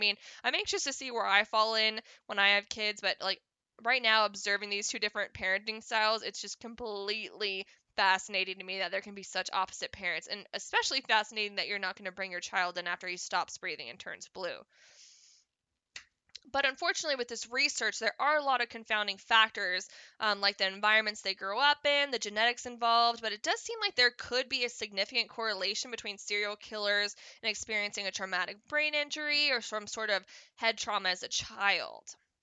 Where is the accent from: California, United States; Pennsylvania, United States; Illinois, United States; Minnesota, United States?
California, United States; took place in Modesto, California, which is only about 15 minutes away from my hometown.